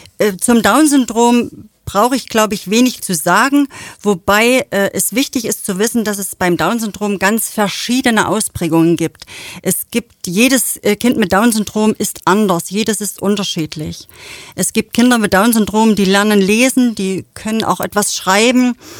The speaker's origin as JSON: {"language": "German", "region": "East Germany", "country": "Germany", "said": "ich stamme ja aus dem Osten Deutschlands"}